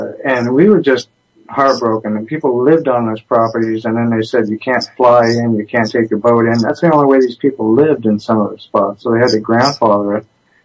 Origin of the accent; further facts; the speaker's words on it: Alaska, United States; I was born and raised in Alaska